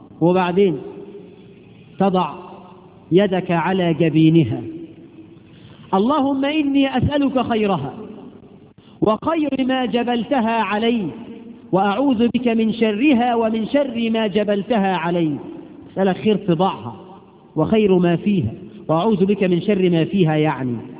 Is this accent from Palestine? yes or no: no; Egypt; الخطوبة بقى عندنا في مصر بيعملوا الفرح على 4 مراحل